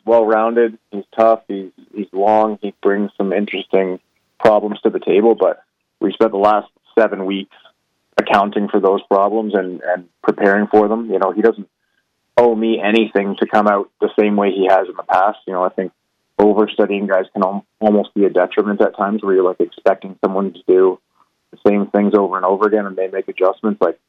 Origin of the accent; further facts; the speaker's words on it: Waterdown, Ontario, Canada; where I grew up in Waterdown, which was a pretty small town at the time. It's massive now, but when I grew up there, it was tiny.